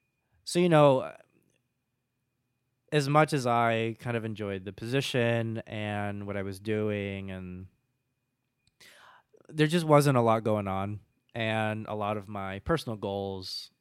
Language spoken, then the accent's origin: English; Miami, Florida, United States; now in Chicago, United States; when I tell people that I'm from Miami, they always think I'm insane for moving to Chicago because of the weather.